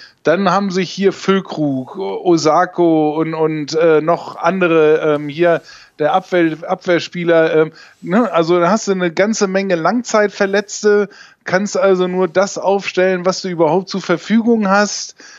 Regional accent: Bremen, Germany; als Bremer

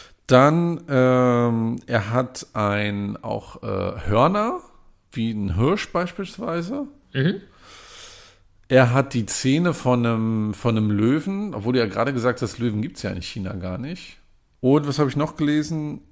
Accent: Mecklenburg-Vorpommern, Germany; Hier aus meiner Heimat ist ja der Ochse im Landeswappen in Mecklenburg-Vorpommern.

